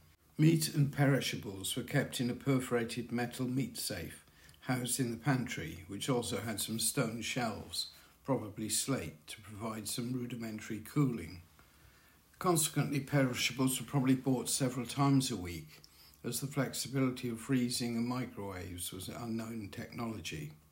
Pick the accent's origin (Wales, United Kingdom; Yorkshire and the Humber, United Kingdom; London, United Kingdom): Wales, United Kingdom; Swansea; Firstly, in my hometown, there were no supermarkets. The largest food shop was probably a cooperative, although the greatest range of fresh food was found in the newly rebuilt Swansea Indoor Market, opened in 1961